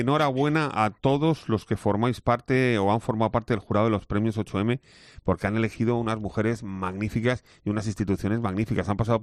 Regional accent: Murcia, Region of Murcia, Spain; Yo soy del barrio de San Antolín y la veo casi todos los días.

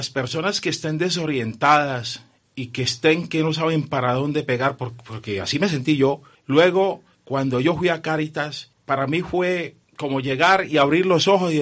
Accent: Colombia; now in León, Spain; Yo soy colombiano, de profesión conductor.

